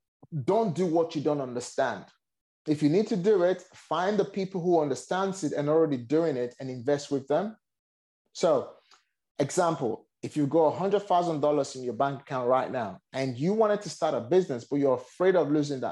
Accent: Nigeria; I originally born and raised in Nigeria.

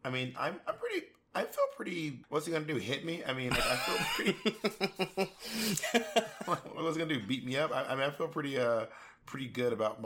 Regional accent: the South, United States; I grew up in the South.

